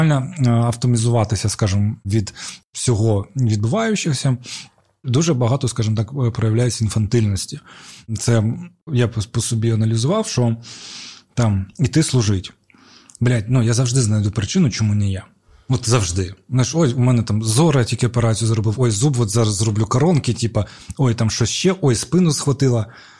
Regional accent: Crimea, Ukraine; А я ще кримський татарин в Україні.

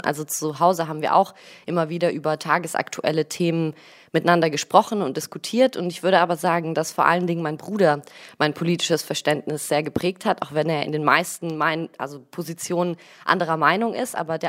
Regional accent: Stuttgart, Baden-Württemberg, Germany; moved away as an adult; now in Berlin, Germany; Ich bin in Stuttgart geboren und aufgewachsen. Meine Eltern kommen aus der Ukraine, aus Kharkiv. Und ich bin vor 5 oder 6 Jahren mittlerweile nach Berlin gezogen zum Studieren.

